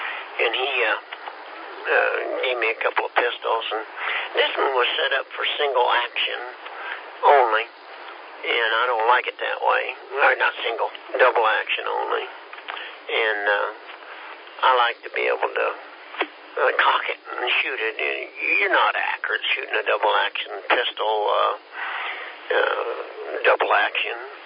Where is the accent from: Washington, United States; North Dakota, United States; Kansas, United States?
Kansas, United States; You got to remember, Steve, I'm from Kansas.